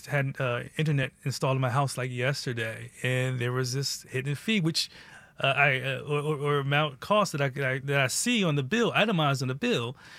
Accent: Northeast, United States; I mean, there used to be a commercial as I was growing up, and I grew up in the Northeast

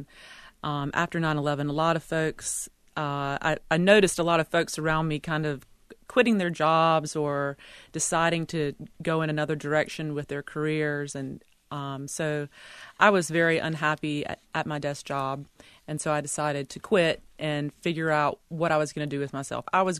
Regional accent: North Carolina, United States; And for me, growing up in Eastern North Carolina and always eating just food

